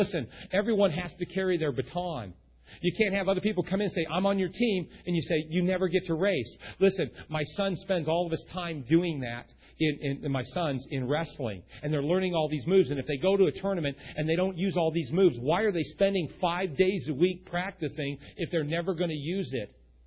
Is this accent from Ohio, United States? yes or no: no; San Francisco, California, United States; I grew up in San Francisco, I know, you find the epicenter.